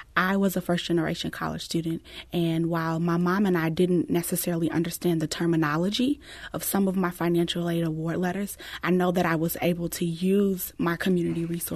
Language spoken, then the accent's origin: English; Chicago, Illinois, United States; moved away as an adult; I'm from Chicago, Illinois, and I did not stay home. I did go out of state